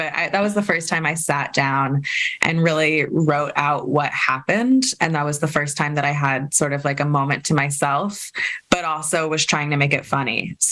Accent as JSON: {"language": "English", "region": "Kentucky", "country": "United States", "tie": "born or raised there", "said": "I grew up Jewish in Kentucky, so it's a lot about that."}